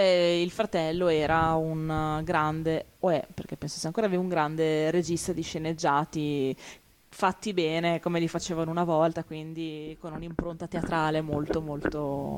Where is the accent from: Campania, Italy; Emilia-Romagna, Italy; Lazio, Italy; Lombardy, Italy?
Emilia-Romagna, Italy; Ferrara; Ve lo dico perché io essendo ferrarese